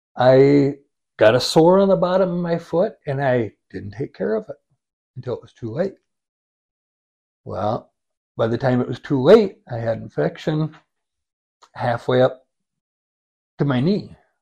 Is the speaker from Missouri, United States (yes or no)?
no; Woolsey, South Dakota, United States; now in Huron, United States; I grew up in Woolsey, but I didn't move very far. I went to school in Woolsey, grew up in Woolsey, moved to Huron 23 years ago, and been here ever since.